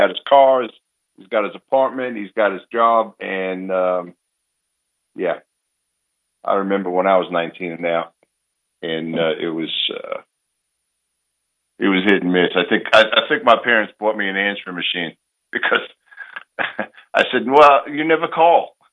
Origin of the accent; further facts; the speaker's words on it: New York City, New York, United States; because I grew up in Bay Ridge, Brooklyn.